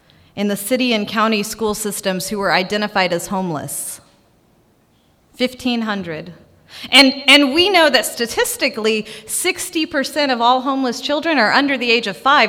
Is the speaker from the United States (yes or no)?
yes; Indiana, United States; now in Tennessee, United States; I'm originally from Indiana, but I've been living and serving here in Tennessee for over 2 years now.